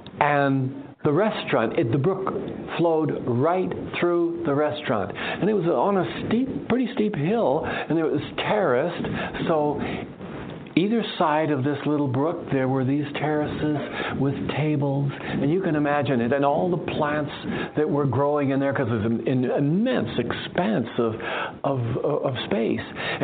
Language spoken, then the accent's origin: English; California, United States; I born and raised in California.